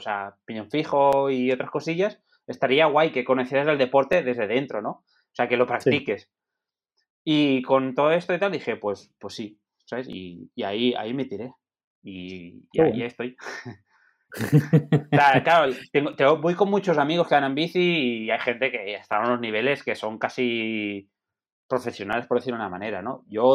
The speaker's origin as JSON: {"language": "Spanish", "town": "Vidreres", "region": "Catalonia", "country": "Spain", "tie": "born or raised there", "lives_now": "Terrassa, Spain", "said": "desde donde yo vivo, en Terrassa, hasta mi pueblo, hay unos 100 kilómetros en bici"}